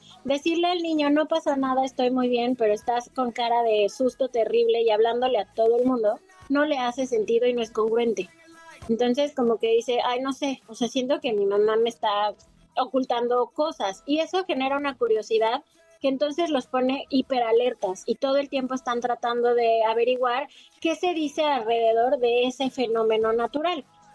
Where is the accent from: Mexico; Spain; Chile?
Mexico; Mexico City; Yo, como saben, soy de la Ciudad de México.